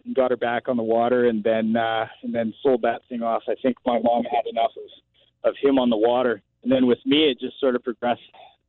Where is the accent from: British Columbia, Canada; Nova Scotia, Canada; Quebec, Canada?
British Columbia, Canada; also born or lived in Sooke; Born and raised on Vancouver Island, up island towards Smith area. And then I've lived up Souk for many years since then, so long time zoner.